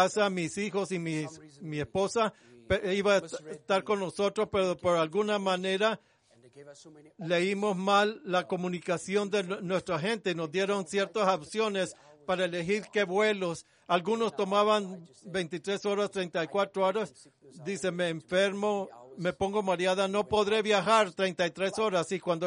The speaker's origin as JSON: {"language": "Spanish", "country": "United Kingdom", "second_language": "Spanish", "said": "Espero que mi acento no sea demasiado malo. Soy británico."}